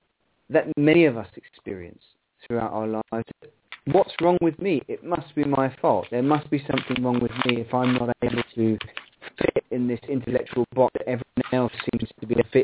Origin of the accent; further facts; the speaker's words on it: London, United Kingdom; Well, I grew up in England, and I went to school in London.